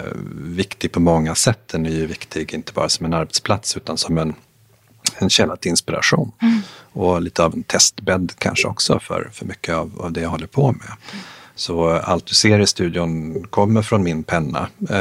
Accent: Holmsund, Västerbotten County, Sweden; moved away as an adult; now in Stockholm, Sweden; När jag är uppvuxen i Umeå, Holmsund utanför Umeå. Och när det var dags att så att säga lämna hemmet så hade jag en idé om att jag skulle bli flygingenjör. Så jag flyttade till Stockholm.

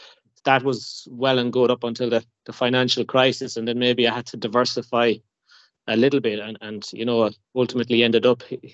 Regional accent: County Laois, Ireland; So I live in Laois. I grew up in Laois.

